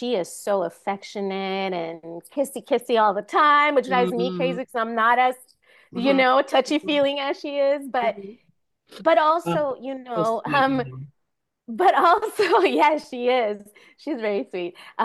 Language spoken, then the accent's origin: English; United States; born there; I was born here in the United States